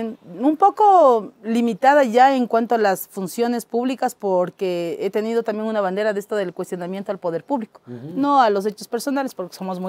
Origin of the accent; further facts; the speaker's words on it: Ibarra, Imbabura, Ecuador; así somos los ecuatorianos, los ibarreños, los caranqueños, ¿no?